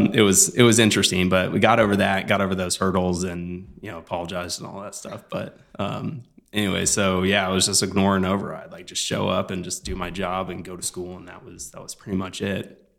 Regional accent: Olathe, Kansas, United States; born and raised in the Kansas City area, primarily grew up in Olathe, was going to college, ended up leaving college and joining the United States Navy.

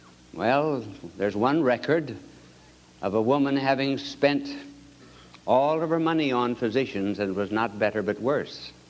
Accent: United States; As an American, I love West Point.

